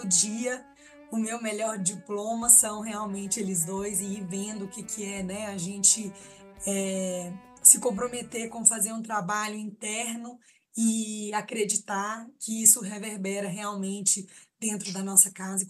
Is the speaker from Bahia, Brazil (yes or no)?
no; Belo Horizonte, Minas Gerais, Brazil; moved away as an adult; now in Goiânia, Brazil; Eu sou mineira de Belo Horizonte, moro em Goiânia há 22 anos.